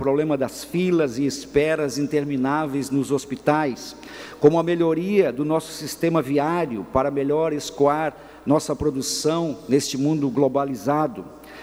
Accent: São Lourenço do Oeste, Santa Catarina, Brazil; also born or lived in Chapecó; now in Florianópolis, Brazil; Sou natural de São Lourenço do Oeste, interior do estado. Morei 9 anos em Chapecó, onde me formei em administração. Vim para Florianópolis em 1997

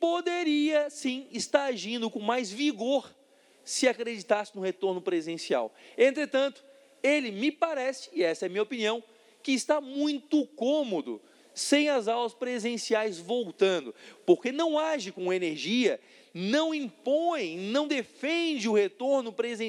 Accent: Santa Catarina, Brazil; Eu sou pagador de impostos, eu pago impostos e sou catarinense.

